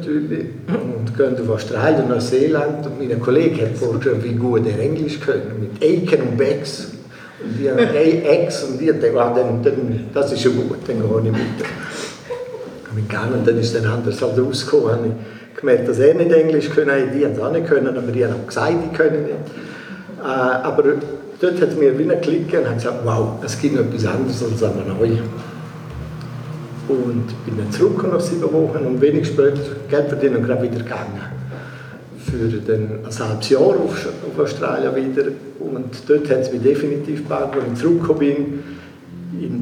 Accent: Alvaneu, Graubünden, Switzerland; Ich muss vielleicht anfangen, wo bin ich aufgewachsen? Bin ich mal in Alvaladel aufgewachsen, in Alvaneu.

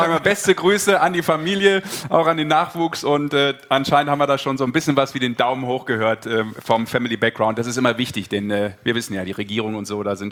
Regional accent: Düsseldorf, North Rhine-Westphalia, Germany; born there; ich bin gebürtiger Düsseldorfer und dementsprechend auch durchaus einer gewissen Rockband in Düsseldorf zugeneigt.

